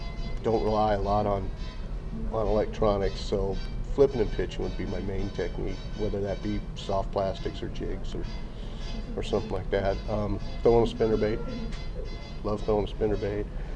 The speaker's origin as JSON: {"language": "English", "town": "San Diego", "region": "California", "country": "United States", "tie": "born or raised there", "moved": "yes", "lives_now": "San Angelo, United States", "said": "My hometown is San Diego, California. Moved here to San Angelo about 3 years ago."}